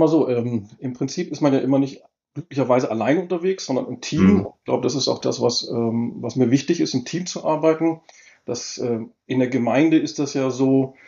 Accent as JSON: {"language": "German", "region": "Northern Germany", "country": "Germany", "said": "Als Norddeutscher, wo ich eigentlich herkomme, ist man es ja gewohnt, direkt Dinge anzusprechen."}